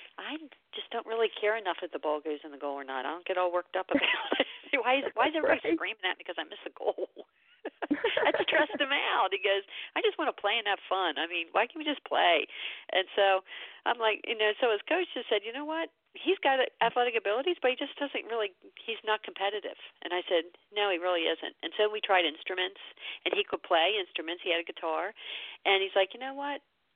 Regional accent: Baltimore, Maryland, United States; now in Philadelphia, United States; I say that about Baltimore because I'm from Baltimore originally. Now I live in Philly, and I live like in Delaware, just in the East Coast.

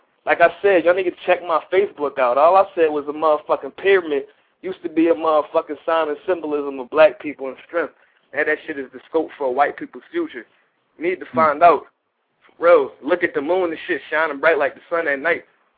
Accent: Philadelphia, Pennsylvania, United States; I'm light-skinned than a motherfucker, but I'm from Philadelphia, PA. I was born in this motherfucking country.

